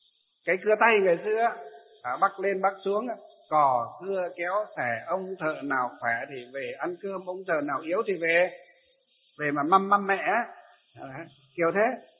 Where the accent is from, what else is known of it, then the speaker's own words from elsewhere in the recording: Lương Sơn, Hòa Bình, Vietnam; khi tôi còn bé bé ở quê hương của tôi ở trong Lương Sơn Hòa Bình ấy, dọc cái đường Hồ Chí Minh ấy